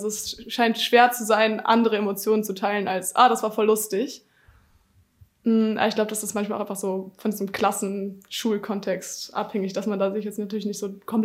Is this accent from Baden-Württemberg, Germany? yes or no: no; Göttingen, Lower Saxony, Germany; das allererste Mal war ich in der Regentrude bei uns in Göttingen im Jungen Theater.